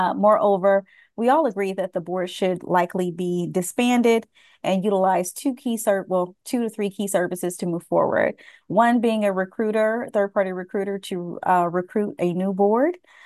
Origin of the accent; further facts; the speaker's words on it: Alpharetta, Georgia, United States; I am from Alpharetta, Georgia.